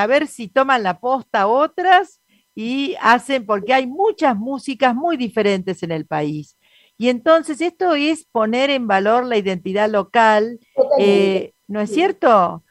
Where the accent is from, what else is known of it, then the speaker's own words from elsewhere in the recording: Buenos Aires, Argentina; Que yo que conozco todas las provincias, por más que soy porteña